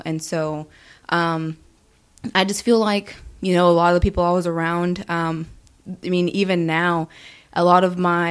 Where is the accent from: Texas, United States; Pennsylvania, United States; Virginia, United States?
Texas, United States; Houston; also born or lived in Killeen, United States; I'm from Houston. I'm from, like, the Woodland Spring area, where I really call home.